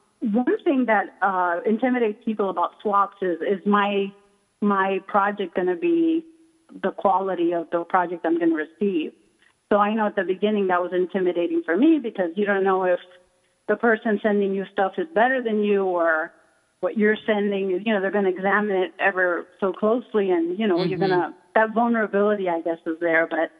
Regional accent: Miami, Florida, United States; I'm from Florida. I'm from Miami, Florida.

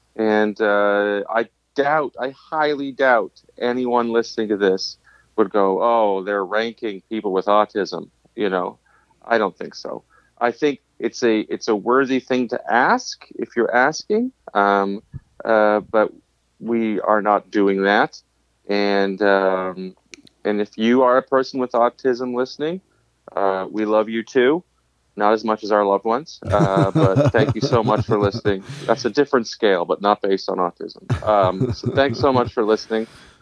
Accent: Ottawa, Ontario, Canada; Anyway, I was in Ottawa, my hometown, and I was in town for

